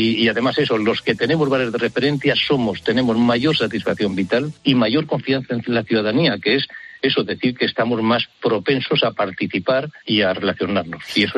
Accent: Castile and León, Spain; en mi pueblo, 770 habitantes, soy un pueblo de Soria, y tenemos 8 bares abiertos todo el año.

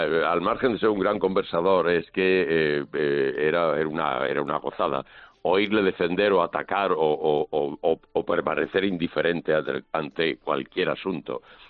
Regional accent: Chinchón, Community of Madrid, Spain; Yo soy de Chinchón.

